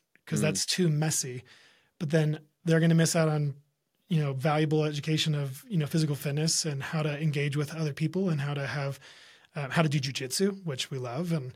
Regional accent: California, United States; A lot of Californians move up here. Again, not every I'm from California, so I fall into that same category

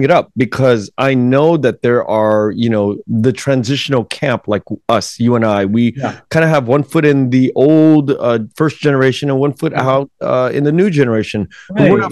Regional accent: United States; born there; I was born in the United States, so neither do I feel like the history of Vietnam in Vietnam and the Vietnamese in Vietnam is my history.

